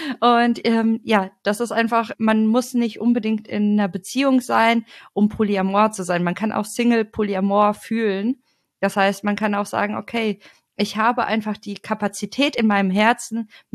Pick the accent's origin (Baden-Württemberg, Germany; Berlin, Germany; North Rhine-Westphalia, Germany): North Rhine-Westphalia, Germany; Cologne; ich komme aus Köln